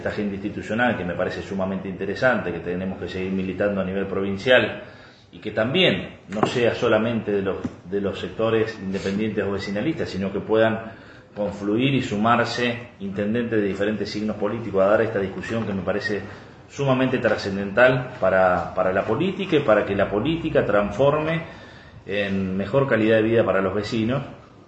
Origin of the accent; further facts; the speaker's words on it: Buenos Aires, Argentina; porque obviamente todos somos bonaerenses